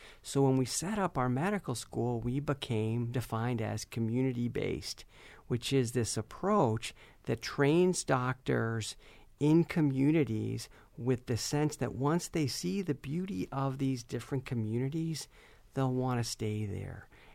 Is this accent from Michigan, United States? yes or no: yes; St. Johns, Michigan, United States; I grew up in St. John's. I came here as an undergrad, then stayed for medical school.